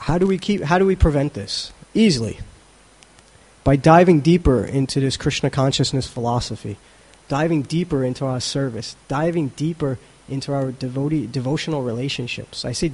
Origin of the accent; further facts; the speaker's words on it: United States; see, I'm an American, and so Americans, we do, I don't know if they do it in Europe, they call a New Year's resolution.